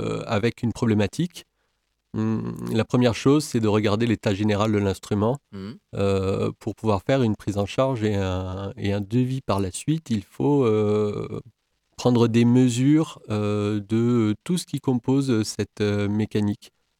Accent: Avignon, Provence-Alpes-Côte d'Azur, France; also born or lived in Toulon; now in Le Mans, France; C'est ça, je suis originaire d'Avignon et ensuite dans la marine, j'ai fait quasiment toute ma carrière à Toulon.

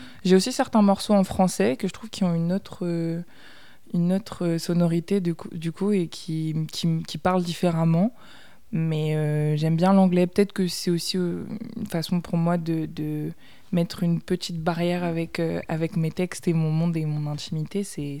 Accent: Poitiers, Nouvelle-Aquitaine, France; moi je viens de Poitiers

